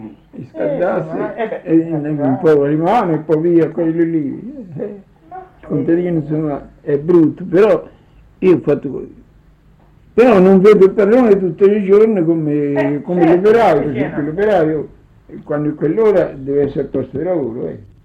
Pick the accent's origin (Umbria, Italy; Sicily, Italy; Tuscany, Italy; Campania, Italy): Umbria, Italy; Parrano; non so se è Montegabbione, perché io sono di Parrano.